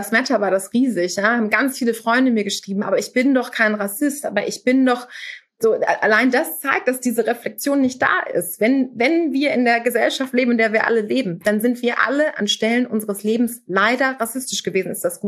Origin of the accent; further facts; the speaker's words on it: Munich, Bavaria, Germany; ich bin auch in Neuperlach in München groß geworden. Ich identifiziere mich absolut mit dem ganz klassischen Ausländer in Deutschland. Mein Vater war nigerianischer Immigrant, der hier vor vielen Jahrzehnten nach Deutschland kam.